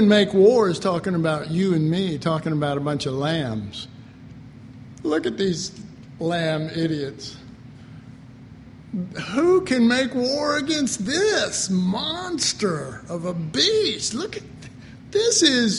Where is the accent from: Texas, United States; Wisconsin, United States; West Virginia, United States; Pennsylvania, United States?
Texas, United States; Dallas; But growing up in Oak Cliff, I have.